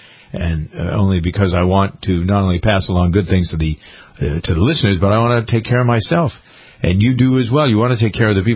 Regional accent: Northeast, United States; Now, see, I'm from the Northeast, and I haven't seen them in California other than Trader Joe's.

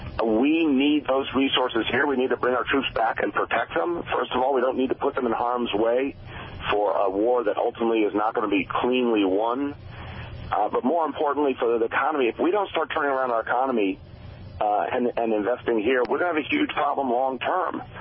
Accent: New York, United States; I'm talking as a New Yorker here.

